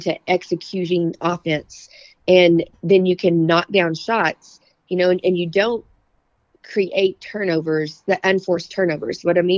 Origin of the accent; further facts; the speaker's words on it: Spearman, Texas, United States; I mean, I grew up in Hanford County. You know, I graduated from Spearman.